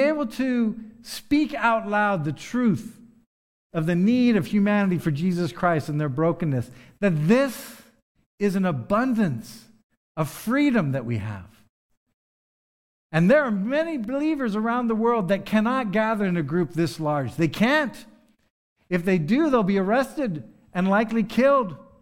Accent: United States; I have to admit that I'm an American lately.

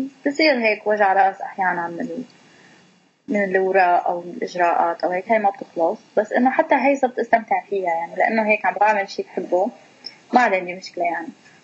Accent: Syria; نحن كشعب سوري عانينا كثير وعم نعاني كثير

